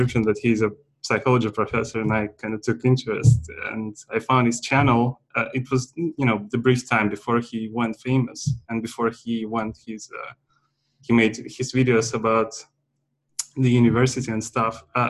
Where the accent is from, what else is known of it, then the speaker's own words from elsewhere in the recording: Russia; I grew up in Russia and my family was not religious at all.